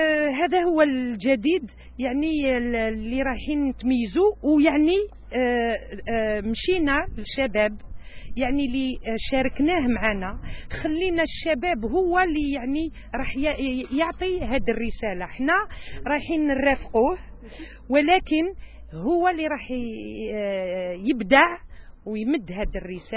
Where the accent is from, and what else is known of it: Algeria